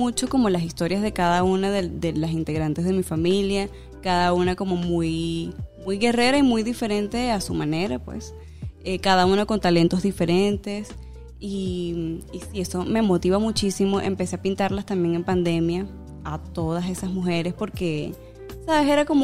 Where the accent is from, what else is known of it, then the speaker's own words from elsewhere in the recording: Zulia, Venezuela; Pero en fin, ese apellido es indígena. Bueno, ¿cómo soy maracucha? Bueno, mi mamá es maracucha, mi papá de los Llanos